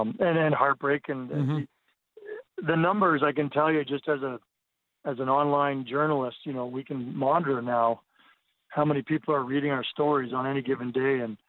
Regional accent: Canada; But I think this is as unifying as anything I've ever experienced in my life as a Canadian.

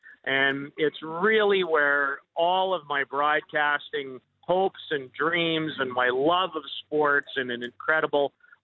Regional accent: Saskatoon, Saskatchewan, Canada; when I was a little guy growing up in Saskatoon, that was the number one goal at some point.

